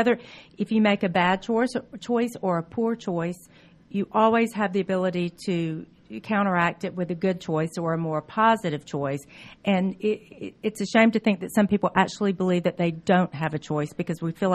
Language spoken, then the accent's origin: English; Atlanta, Georgia, United States; We try to do because we are from Atlanta, we try and do a lot of local kind of charitable events.